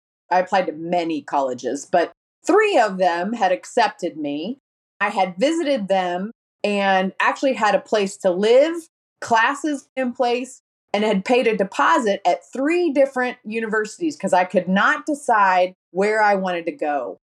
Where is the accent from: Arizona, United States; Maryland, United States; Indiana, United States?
Indiana, United States; Evansville; I'm from Evansville, Indiana. It's at the very southern tip of Indiana.